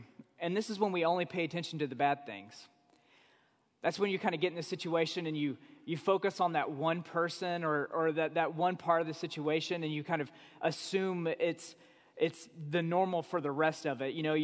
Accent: Oklahoma, United States; I'm from Oklahoma, so who knows? But it seems like we have other people from Oklahoma.

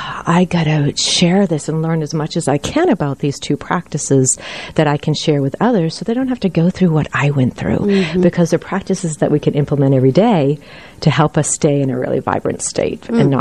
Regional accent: California, United States; moved away; Language was very difficult. Mm-hmm. The culture was very difficult. Here I came from California, so I felt very lost.

